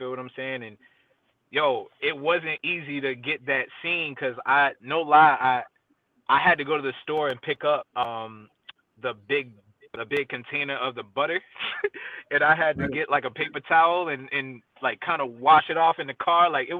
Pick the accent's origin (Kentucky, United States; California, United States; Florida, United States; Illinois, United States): Florida, United States; Deltona; also born or lived in Stuttgart, Germany; I was born in Germany, actually, in Stuttgart, Germany. Both my parents were in the military, so I was born out there. And then I went to school in a small town called Deltona.